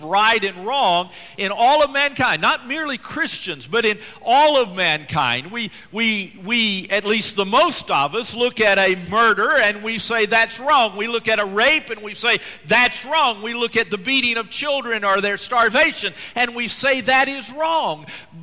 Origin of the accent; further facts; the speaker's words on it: Georgia, United States; where we populated entire states like my home state, Georgia, with indentured servants